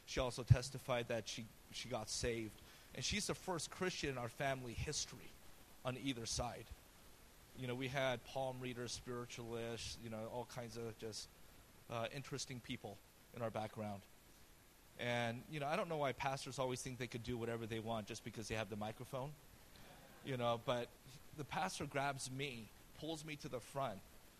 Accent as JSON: {"language": "English", "town": "San Jose", "region": "California", "country": "United States", "tie": "born or raised there", "also_born_or_lived": "Oakland", "said": "And so I grew up in San Jose and Oakland."}